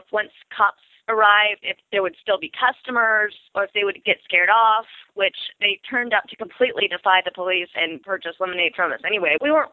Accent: Dallas, Texas, United States; I was raised in Dallas, Texas.

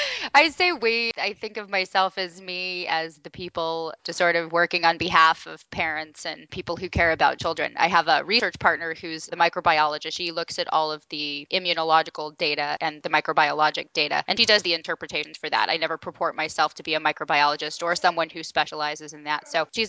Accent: Arizona, United States; Arizona, my home state, which is really fantastic because we're traditionally an anti-regulatory state

